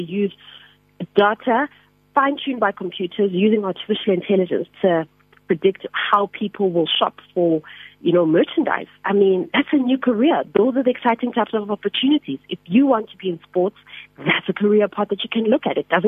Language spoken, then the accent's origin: English; South Africa; Being a South African Methodist, I believe quite strongly in, you know, being guided by the Holy Spirit